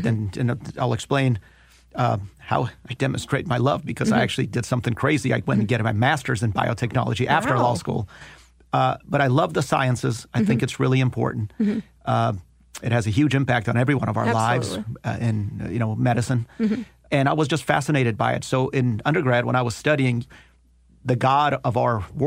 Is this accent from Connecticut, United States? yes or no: no; Los Angeles, California, United States; also born or lived in Iran; I was born in Iran. Mm-hmm. So I was a product of the revolution, came out here in 1979 mm-hmm. when I was about 10 years old with my mm-hmm. family and came to Los Angeles. So I grew up in Los Angeles